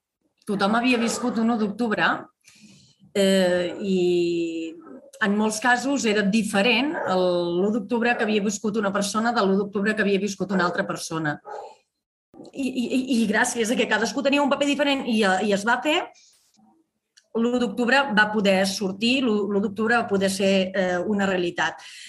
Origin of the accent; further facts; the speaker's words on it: Mont-roig del Camp, Catalonia, Spain; Jo sóc de Montroig. El meu poble